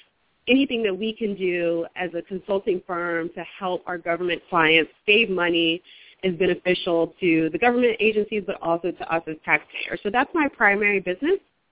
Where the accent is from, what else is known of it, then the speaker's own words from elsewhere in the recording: Hampton, Virginia, United States; now in Washington, D.C., United States; I am based in Washington, D.C., right in the heart of the city. I'm originally from Hampton, Virginia, so I've stayed in the Mid-Atlantic region